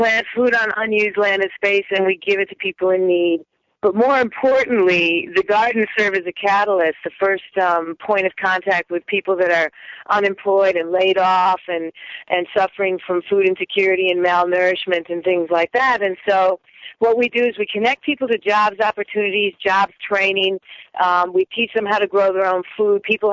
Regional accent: Minneapolis, Minnesota, United States; I grew up in Minneapolis, and I lived in the wilderness for 1 year. My parents took us out of school, and we lived up at the cabin.

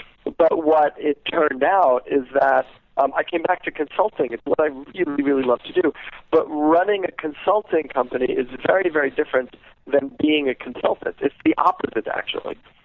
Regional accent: New York City, New York, United States; I'm from New York City. My first car I bought when I was 35 years old.

